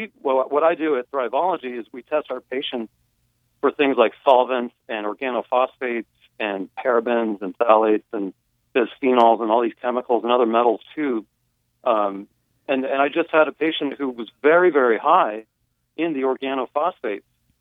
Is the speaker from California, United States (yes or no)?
no; Denver, Colorado, United States; now in Durango, United States; And I'm in Colorado, in Durango, Colorado. I'm not from Durango, I'm from Denver.